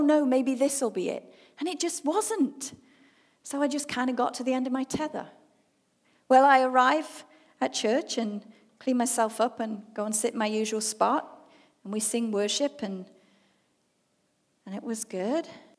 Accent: England, United Kingdom; we're both English, and we were both married to stubborn Englishmen who just would not accept Jesus.

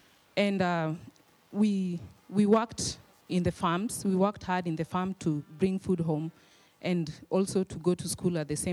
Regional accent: Western Kenya, Kenya; western part of Kenya, more nearer to Uganda than the capital city of Nairobi. I was born in a small village and went to school there, both primary and secondary school. I was born in a polygamous family, which is a common occurrence in my village and also in my country.

